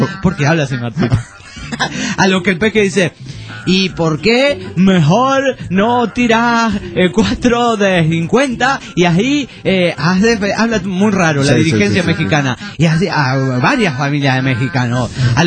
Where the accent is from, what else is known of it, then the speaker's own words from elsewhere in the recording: Juliaca, Puno, Peru; Soy de Juliaca.